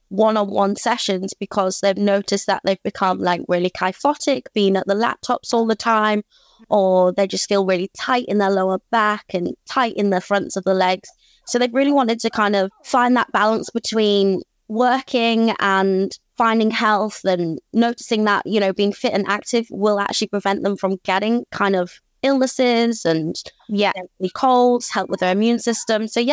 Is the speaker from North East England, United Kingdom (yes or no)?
no; York, Yorkshire and the Humber, United Kingdom; So I'm from Yorkshire, just outside of York.